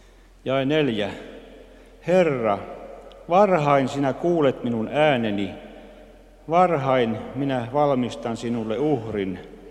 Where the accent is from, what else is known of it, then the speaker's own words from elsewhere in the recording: Salla, Lapland, Finland; Minä lappilaisena 50 vuotta asunut Lapissa, syntynyt Sallassa ja rajoja vartioinut montakymmentä vuotta